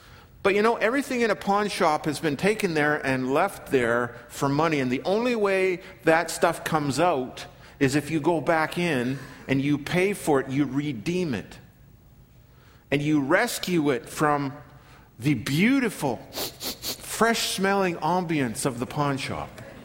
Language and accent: English; Regina, Saskatchewan, Canada; moved away; If you were like me and had the misfortune of growing up in Regina